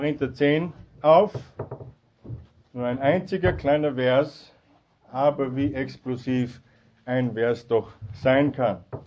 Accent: Austria; und das sage ich als Österreicher, ganz unbescheiden

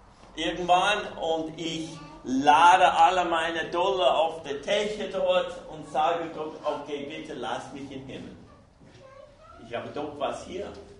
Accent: United States; German is a second language; now in Germany; Ich komme aus Amerika, ihr weißt das schon.

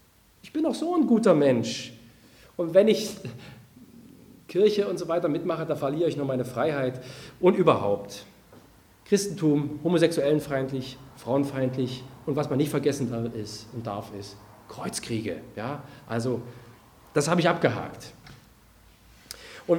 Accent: Bernstadt, Saxony, Germany; Ich komme aus Bernstadt, ein kleines Kaff in Ostsachsen, das kennt keiner

